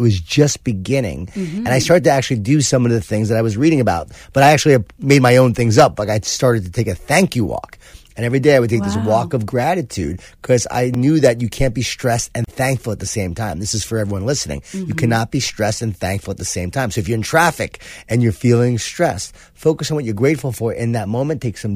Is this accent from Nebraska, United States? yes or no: no; Smithtown, New York, United States; I grew up in Long Island in Smithtown.